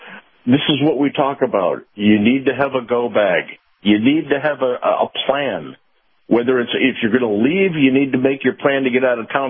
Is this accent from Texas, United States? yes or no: no; Chicago, Illinois, United States; I grew up in Chicago.